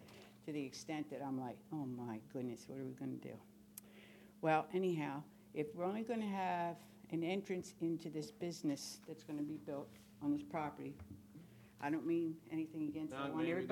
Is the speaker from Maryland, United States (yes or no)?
yes; Baltimore, Maryland, United States; now in Painter's Mill, United States; I live in Painter's Mill. I've been there for about 2 years and a couple months, mm-hmm. and I came from Baltimore.